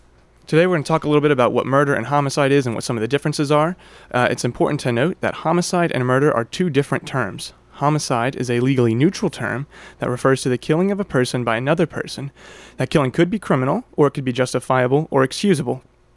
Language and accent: English; New Orleans, Louisiana, United States; born there; now in Tennessee, United States; I was born in New Orleans, but I've been living in Middle Tennessee for about 15 years now.